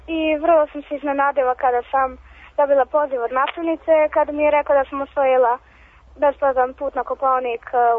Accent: Lazarevac, Belgrade, Serbia; imam 12 godina, ja sam iz Lazarevca.

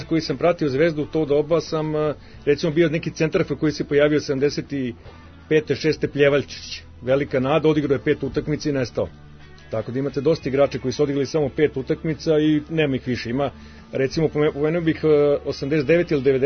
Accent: Ripanj, Belgrade, Serbia; Našao sam utakmicu iz mog Ripnja, ja sam odrastao u Ripnju, do osmog razreda

